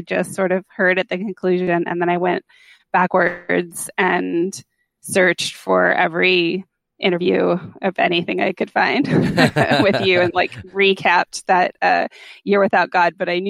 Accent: Los Angeles, California, United States; So I grew up in a Christian home. My parents, though, were both from the Midwest. I grew up in Los Angeles

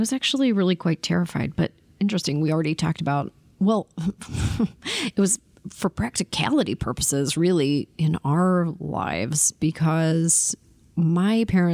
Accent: Toronto, Ontario, Canada; born there; I was born in Toronto, in the province of Ontario, in Canada.

